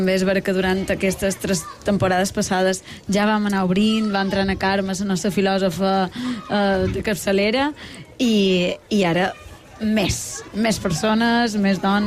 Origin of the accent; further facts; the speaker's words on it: Esporles, Balearic Islands, Spain; va anar en el meu poble, Esporles